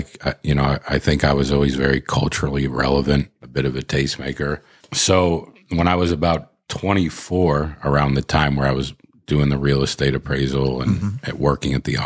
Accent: Pittsburgh, Pennsylvania, United States; They didn't have much of that growing up in Pittsburgh.

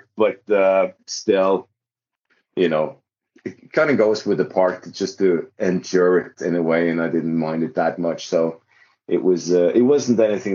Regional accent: Norway; I'm from Norway.

